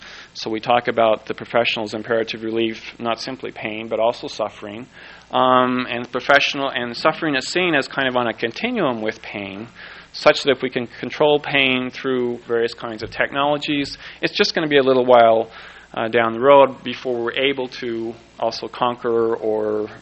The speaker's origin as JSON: {"language": "English", "region": "Oregon", "country": "United States", "tie": "born or raised there", "said": "One will be voted on this year in my... I guess it's my home state of Oregon. I'm not sure where my home state is anymore."}